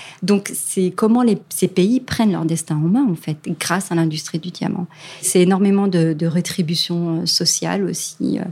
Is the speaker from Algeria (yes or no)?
no; France; quand chez nous, en France, doit être c'est 16 ans d'ailleurs